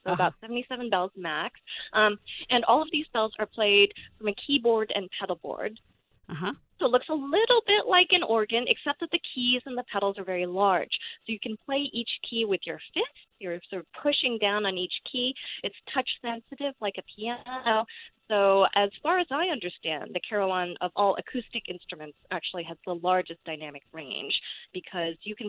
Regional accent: San Francisco, California, United States; When I was maybe 12 years old growing up in San Francisco, I saw an evening news special about the UC Berkeley carillon

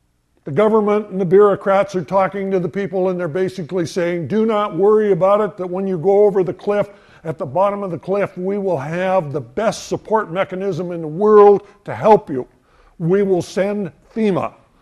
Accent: Montana, United States; I was raised in Montana during the Second World War. My parents could not hire help. We had the largest dairy farm in the state of Montana

